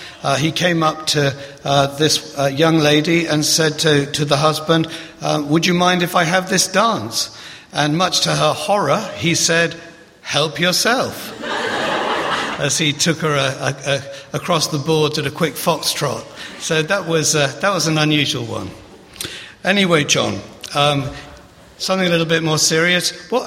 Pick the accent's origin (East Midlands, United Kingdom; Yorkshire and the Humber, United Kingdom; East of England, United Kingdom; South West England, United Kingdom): East Midlands, United Kingdom; moved away as an adult; now in London, United Kingdom; I was brought up on a farm in Lincolnshire with my lovely sister, who is over there, the beautiful one. And I've lived in London since I was 19.